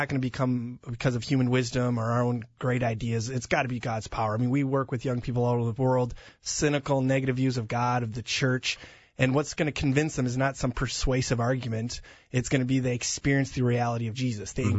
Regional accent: Amsterdam, North Holland, Netherlands; Yeah, I mean, I grew up born and raised in Amsterdam. We would, you know, lived right in the center of the city.

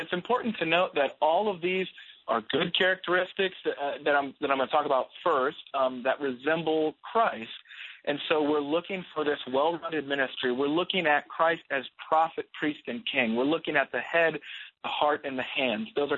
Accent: South Dakota, United States; Growing up on the Great Plains, growing up in South Dakota, I grew up in a church that was in the mainline Protestant tradition

